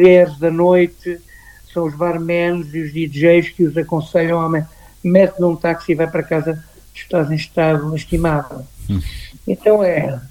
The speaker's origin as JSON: {"language": "Portuguese", "town": "Chamusca", "region": "Santarém", "country": "Portugal", "tie": "born or raised there", "said": "na minha terra natal, na parte antiga da terra, que é a Nossa Senhora do Pranto, que é uma igreja do século XVI, e que tem uma vista esplendorosa. É das vistas mais bonitas do Ribatejo, é o Mirante da Chamusca"}